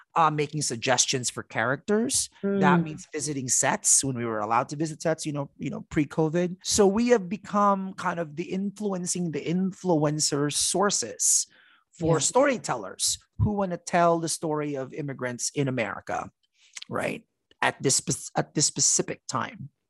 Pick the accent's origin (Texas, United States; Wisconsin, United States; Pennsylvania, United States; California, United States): California, United States; Mountain View; But in Silicon Valley. Right. I grew up in Mountain View, which is like literally the headquarters of LinkedIn and Google.